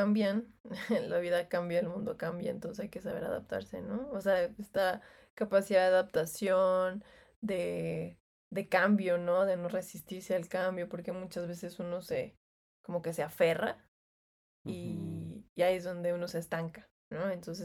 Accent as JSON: {"language": "Spanish", "region": "Sinaloa", "country": "Mexico", "said": "Por ejemplo, en Sinaloa no lo hacemos. Es algo que no se hace"}